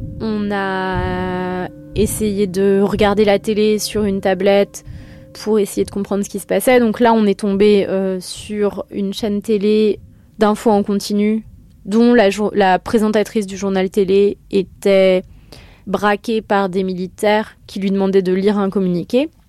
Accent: Paris, Île-de-France, France; born there; j'ai 35 ans. Je suis née à Paris et ma mère est française mais d'origine italienne et mon père est né en Turquie. Moi, j'ai juste la nationalité française.

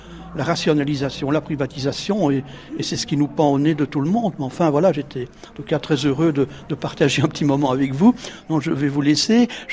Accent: Belgium; nous venons de Belgique et nous passons nos vacances en France.

